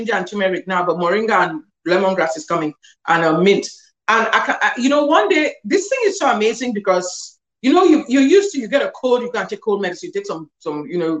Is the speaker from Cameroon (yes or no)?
yes; Cameroon; born there; from my country, from where I was born in Cameroon.